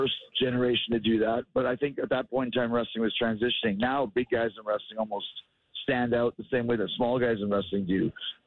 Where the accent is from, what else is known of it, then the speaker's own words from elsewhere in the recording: Winnipeg, Manitoba, Canada; Well, I grew up in Winnipeg, so it was a great rock and roll town. It was a great wrestling town, still is.